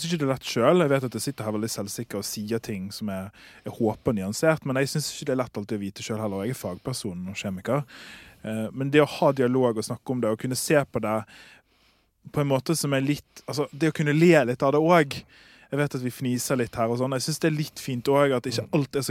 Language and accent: Norwegian; Sotra, Vestland, Norway; Når jeg vokste opp på Sotra